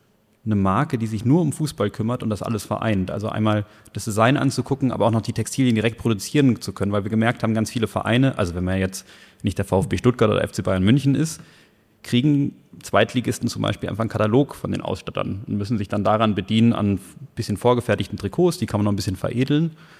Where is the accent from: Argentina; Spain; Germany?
Argentina; Ich bin als Kind in Argentinien aufgewachsen.